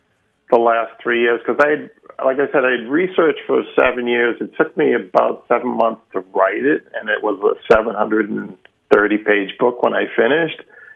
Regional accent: Lynn, Massachusetts, United States; So I grew up in Lynn, which is kind of a poor blue-collar town north of Boston, and the schools weren't great.

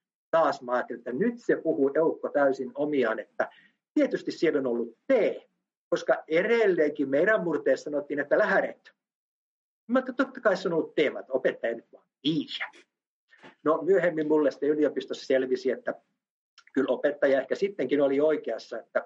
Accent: Parkano, Pirkanmaa, Finland; Mä olen kotoisin Parkanosta, Etelä-Pohjanmaan ja Ylä-Satakunnan rajalta. Ja meillä kotona puhuttiin jo kahta murretta.

